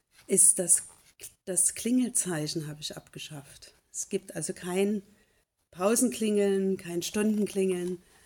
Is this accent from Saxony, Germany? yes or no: yes; Dresden, Saxony, Germany; Ich bin in Dresden geboren und bin auch in Dresden die Schule gegangen.